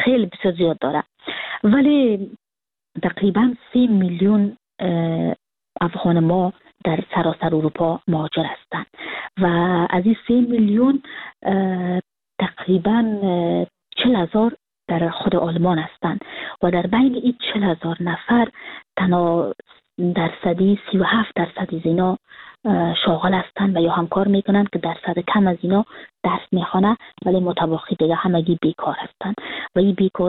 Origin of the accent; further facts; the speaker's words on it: Kabul, Afghanistan; now in Frankfurt, Germany; من سال 2020 که فرداش 2021 بود کابل ترک کردم و اون روز که سال نو تغییر میخورد من از ترکیه آمدم به فرانکفورت